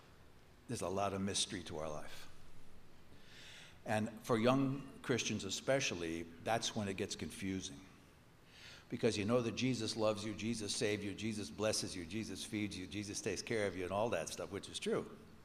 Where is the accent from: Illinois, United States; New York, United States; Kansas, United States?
New York, United States; Babylon; Now, I'm from New York. As a matter of fact, just like Abraham, I was led out of Babylon. Because the name of my town I grew up in was Babylon, New York.